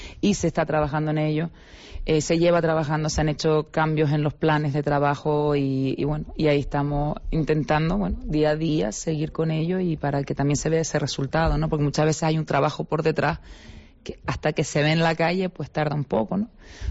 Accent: Canary Islands, Spain; Y la cómo somos los canarios, pues también influye muchísimo también.

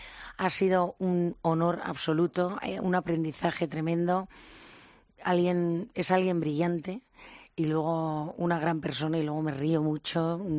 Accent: Basque Country, Spain; Hombre, soy vasca.

